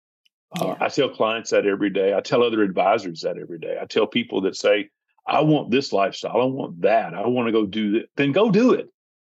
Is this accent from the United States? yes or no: yes; the South, United States; now in Montana, United States; I grew up in the South. I was in the South all my life. I came out West when I was 25 years old